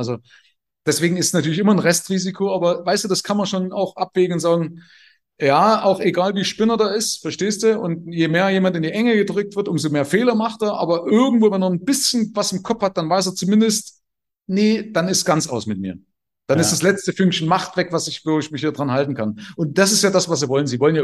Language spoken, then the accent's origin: German; East Germany, Germany; Ich bin ja auch im Kalten Krieg aufgewachsen. Ich hatte viel mehr Angst damals gehabt. Ja, wir haben noch Atomübungen gehabt bei uns im Osten.